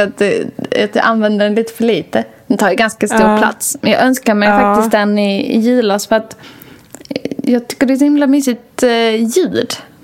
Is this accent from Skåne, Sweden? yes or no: yes; Skåne, Sweden; accent: Scanian; Min skånska och hur jag pratar kan ju ibland vara lite samma ton.